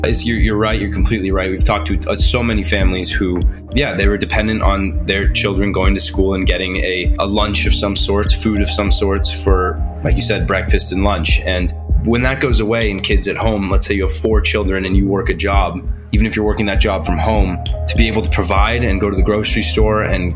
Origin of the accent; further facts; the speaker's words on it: Los Angeles, California, United States; wanting to tell the story of people who lived outside of the bubble that we grew up in Los Angeles.